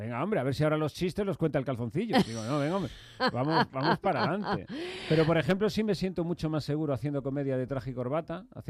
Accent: Galicia, Spain

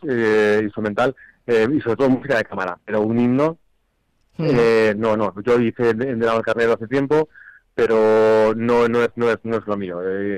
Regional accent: Navalcarnero, Community of Madrid, Spain; No, yo soy de Navalcarnero

